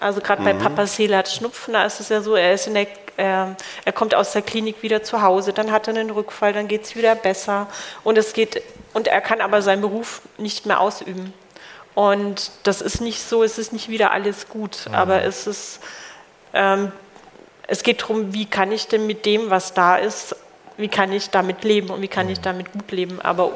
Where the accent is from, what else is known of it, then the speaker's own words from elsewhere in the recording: Karlsruhe, Baden-Württemberg, Germany; ich komme aus Karlsruhe, ist nicht so weit entfernt.